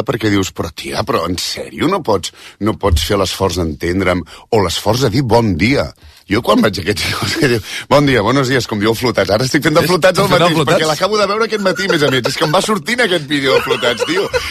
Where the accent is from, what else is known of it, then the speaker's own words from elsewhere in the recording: Catalonia, Spain; born there; però he nascut a Catalunya.